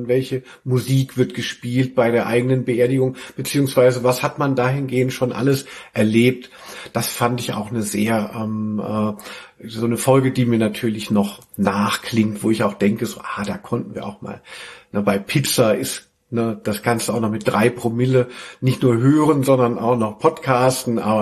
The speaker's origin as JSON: {"language": "German", "region": "Hesse", "country": "Germany", "said": "Aber man sagt, wo ich herkomme, aus Hessen, a Gosch wie a Schwert."}